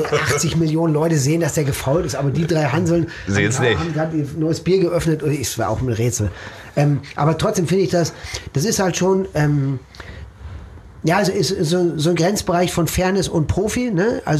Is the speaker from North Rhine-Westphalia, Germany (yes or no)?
yes; Herne, North Rhine-Westphalia, Germany; also born or lived in Dortmund; Ich bin in Dortmund nur geboren. Ich bin in Pott groß geworden. In Herne. Ja, okay. In Wanne-Eickel und in Herne aufgewachsen, zur Schule gegangen.